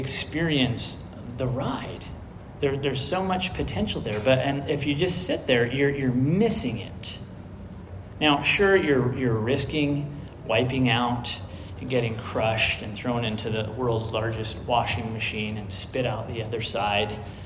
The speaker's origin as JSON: {"language": "English", "region": "Oregon", "country": "United States", "tie": "born or raised there", "said": "I got to learn some about surfing growing up on the Oregon coast."}